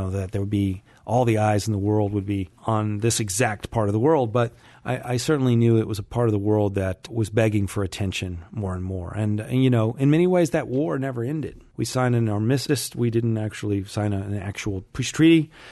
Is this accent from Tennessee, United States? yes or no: yes; Memphis, Tennessee, United States; You know, I grew up in Memphis, and the first writer I ever met growing up was a great Civil War historian, Shelby Foote.